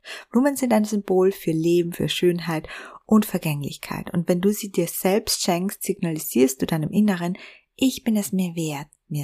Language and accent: German; Vienna, Austria; über den Wiener Naschmarkt spaziert bin und wieder mal so getan habe, als wäre ich ein Tourist in meiner Heimatstadt